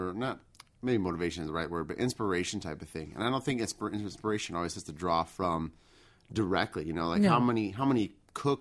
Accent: Zion, Illinois, United States; I grew up in a little town just north of here called Zion.

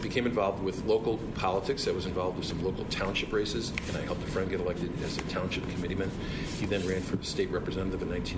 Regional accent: Westchester, Illinois, United States; I grew up in Westchester, Illinois.

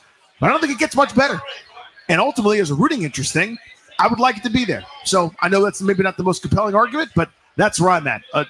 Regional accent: Virginia, United States; also born or lived in Washington, D.C.; Born and raised in Northern Virginia, went to kindergarten through college in D.C., then lived in the city limits for whatever it is, like 21 or 22 years.

